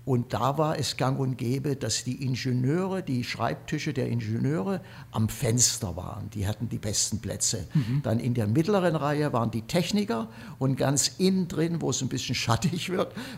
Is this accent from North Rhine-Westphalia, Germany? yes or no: no; Dresden, Saxony, Germany; Und wir sind ja aus Dresden